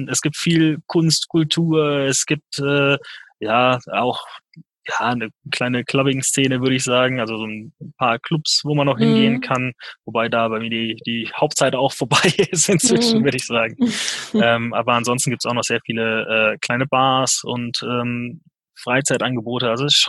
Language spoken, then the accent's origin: German; Munich, Bavaria, Germany; Ja, hört man wahrscheinlich nicht, nee, weil meine Eltern, die sind kommen aus unterschiedlichen Ecken.